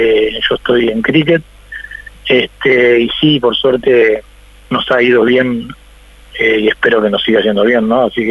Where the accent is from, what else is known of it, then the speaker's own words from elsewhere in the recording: Uruguay; orgullo, por supuesto, porque soy uruguayo